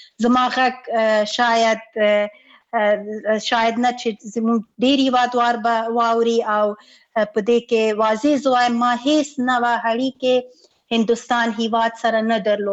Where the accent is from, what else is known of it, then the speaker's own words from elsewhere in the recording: Afghanistan; مونږ د افغانستان یو واقعیت یو او خپل هیواد نه اسکله تیر نه یو، او زمونږ خپل هیواد ده، زمونږ اصلي هیواد ده